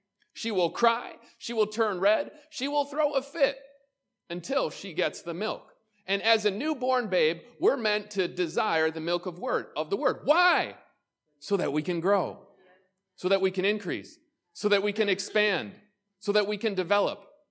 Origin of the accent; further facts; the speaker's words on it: Germany; first language German; English is a second language; also born or lived in Israel; now in United States; English is not my first language. German was my first language. I'm a dual citizen to Germany. I was born in Israel. Shortly after that, moved to Germany. And before I moved to the United States, I only spoke German